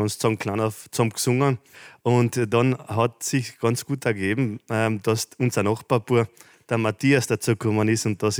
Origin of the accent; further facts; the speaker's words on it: Klagenfurt, Carinthia, Austria; Wir sind eigentlich aus der Klagenfurter Gegend.